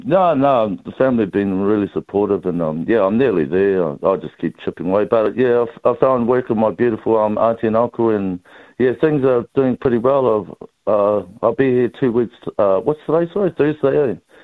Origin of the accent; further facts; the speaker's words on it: Nelson, New Zealand; now in Gisborne, New Zealand; because I come from Nelson. It's snowy there with my auntie Ronnie and, coming to Gisborne